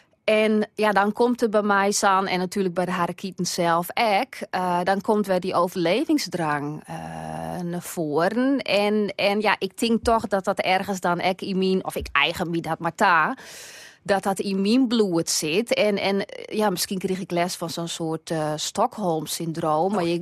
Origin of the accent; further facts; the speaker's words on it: Haarlem, North Holland, Netherlands; ik kom dus zelf uit Haarlem.